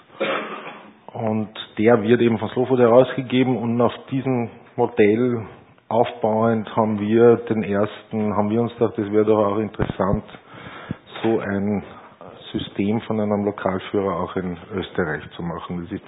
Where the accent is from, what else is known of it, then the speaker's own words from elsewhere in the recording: Ulm, Baden-Württemberg, Germany; born there; Ja, geboren in Ulm.